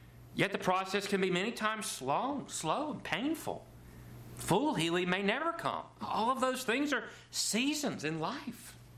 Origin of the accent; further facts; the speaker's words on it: Gulfport, Mississippi, United States; born there; I had no say to the fact that I was born in Gulfport, Mississippi on July 2nd, 1989.